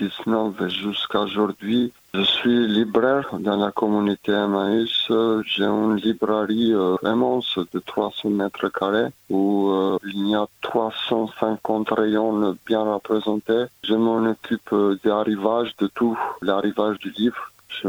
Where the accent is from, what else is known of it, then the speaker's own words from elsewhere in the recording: Tirana, Tirana County, Albania; French is a second language; moved away as an adult; now in France; je suis d'origine d'Albanie. Je suis né en 83, j'ai vécu toute ma vie et mes études à Tirana, dans la capitale. Et en 12 juillet 2017, j'étais, disons, obligé de quitter mon pays et de rejoindre la France.